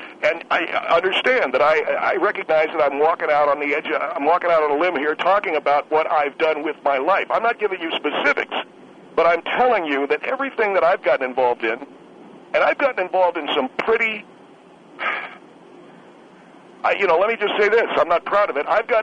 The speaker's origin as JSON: {"language": "English", "town": "Beverly Hills", "region": "California", "country": "United States", "said": "and excuse me for saying this, I come from Beverly Hills."}